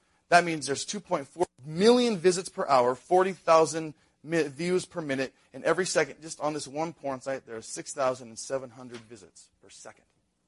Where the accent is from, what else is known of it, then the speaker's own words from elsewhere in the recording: Montana, United States; And we grew up in Montana, and he worked at the local dump in this little rural part of Montana.